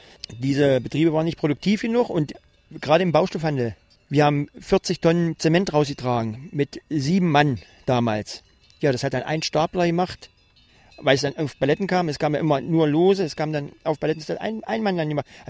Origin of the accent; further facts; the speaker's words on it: East Germany, Germany; Wir als Ostdeutsche waren früher nicht so materiell. Weil wir es ja auch nicht hatten. Wir sind mit weniger klargekommen und hatten auch Freude. Und hatten auch unsere Feiern und hatten unser Dorf.